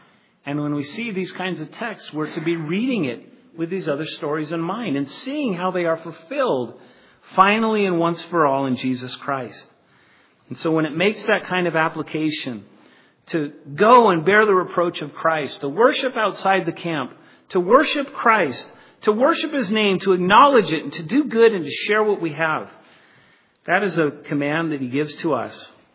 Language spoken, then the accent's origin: English; Colorado, United States; But, you know, I grew up in Colorado. And as a kid, we went to certain places in Colorado